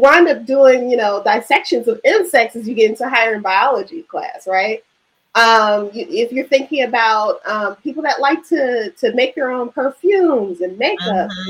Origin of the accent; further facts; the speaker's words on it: Chicago, Illinois, United States; I was very fortunate being growing up in Chicago